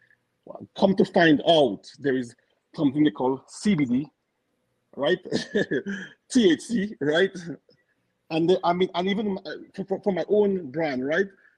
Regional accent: Dominica; now in Colorado, United States; growing up in Dominica, especially growing up marijuana

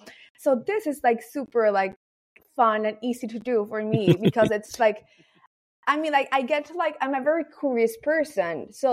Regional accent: Panama; And then I'm from Panama.

